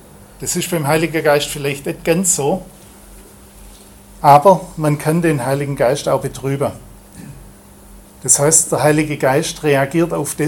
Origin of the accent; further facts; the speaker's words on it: Baden-Württemberg, Germany; accent: Swabian; Also ich schwätze Schwäbisch mit ihm und er spricht mit mir auch Schwäbisch.